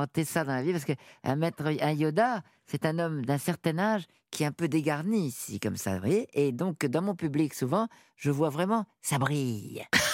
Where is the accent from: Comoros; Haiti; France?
France; Hauts-de-France; accent: Nord